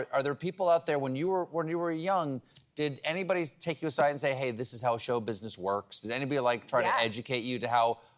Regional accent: the South, United States; I'm from the South.

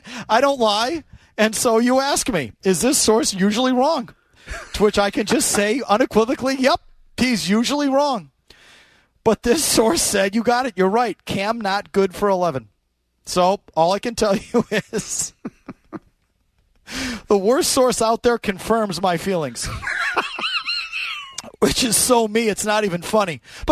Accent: Milwaukee, Wisconsin, United States; Hey, I'm from Milwaukee.

